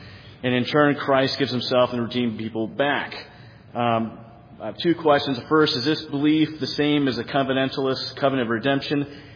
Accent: Willits, California, United States; I'm from Willits, California.

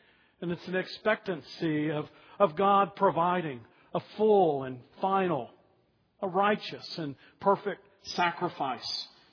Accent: Dallas, Texas, United States; Earlier this week, I went back to my hometown of Dallas to visit my father.

